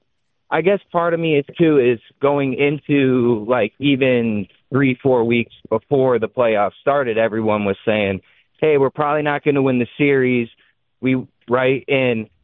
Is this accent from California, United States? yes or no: no; Michigan, United States; So I was born and raised in Michigan my whole life, but my dad is an Ohio guy, born and raised there.